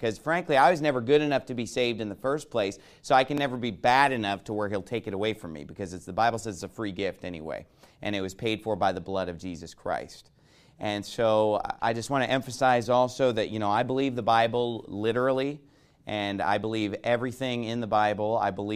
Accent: United States; for standing up for my Fourth Amendment rights as an American.

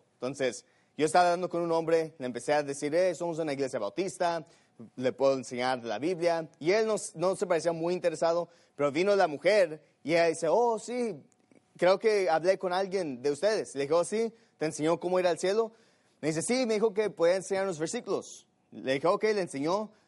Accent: Mexico City, Mexico; born there; yo soy mexicano. Yo nací en la Ciudad de México.

